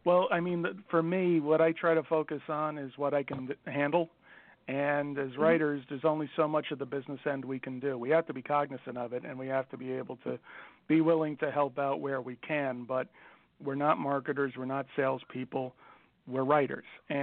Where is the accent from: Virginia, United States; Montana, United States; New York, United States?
New York, United States; accent: Bronx; Sorry, my Bronx accent got in the way there for a little bit.